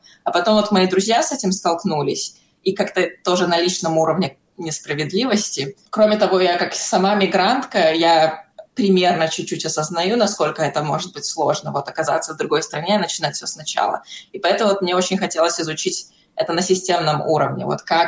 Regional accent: Belarus; изначально я выросла в Беларуси

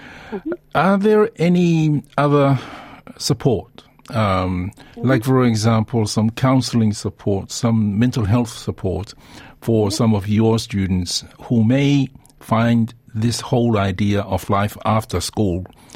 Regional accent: Auckland, New Zealand; I grew up in Auckland.

